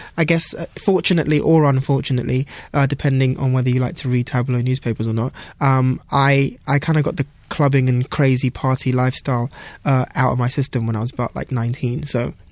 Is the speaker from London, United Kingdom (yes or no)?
yes; London, United Kingdom; From London.